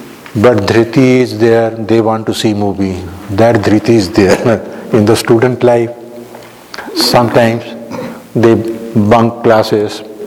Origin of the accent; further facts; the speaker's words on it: Kolkata, West Bengal, India; I am from Calcutta, we know Jyoti Basu.